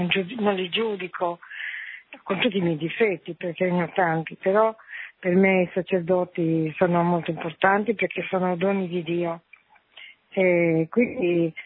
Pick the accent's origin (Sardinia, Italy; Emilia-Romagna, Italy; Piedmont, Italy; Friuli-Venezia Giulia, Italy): Sardinia, Italy; noi siamo sardi, capito?